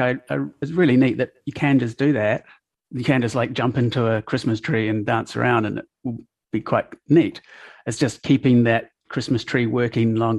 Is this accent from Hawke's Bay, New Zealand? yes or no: no; Matamata, Waikato, New Zealand; I grew up in Matamata and there was only sport